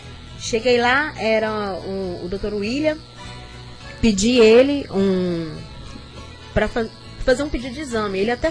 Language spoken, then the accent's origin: Portuguese; Ferruginha, Brazil; sou de Ferruginha, tenho 37 anos e há 7 anos eu estou vitoriosa. Sou católica, apostólica romana, sou de Ferruginha